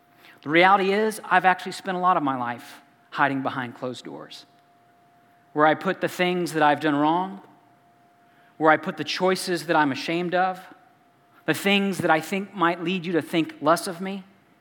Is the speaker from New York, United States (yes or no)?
no; Arkansas, United States; I'm from Arkansas. This wasn't Disneyland.